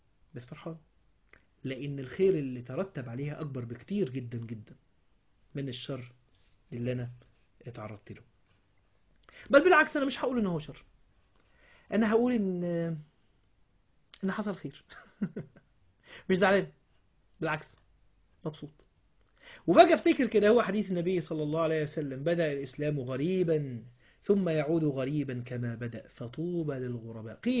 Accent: Alexandria, Alexandria Governorate, Egypt; انت عارف اي ولد وبنت قاعدين عندنا في اسكندرية على البحر

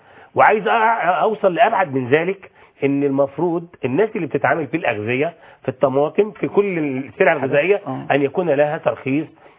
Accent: Upper Egypt, Egypt; انا كراجل صعيدي

